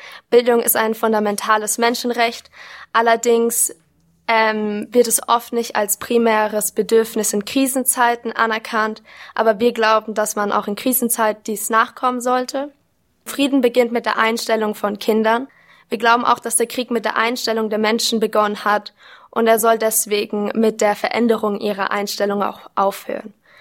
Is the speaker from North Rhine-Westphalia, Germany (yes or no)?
no; Munich, Bavaria, Germany; ich bin 20 Jahre alt, ich komme aus München, Deutschland und ich studiere Biomedizin und so wie die anderen bin ich auch an der Universität Freiburg.